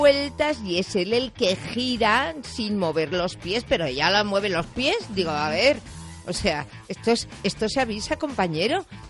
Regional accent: Bilbao, Basque Country, Spain; now in Madrid, Spain; Claro, yo soy de Bilbao. Es verdad que soy madrileña, porque yo me siento muy madrileña

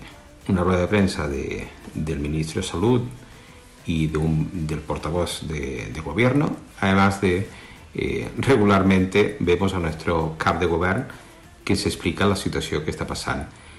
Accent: Andorra; nos encanta la montaña, somos de Andorra

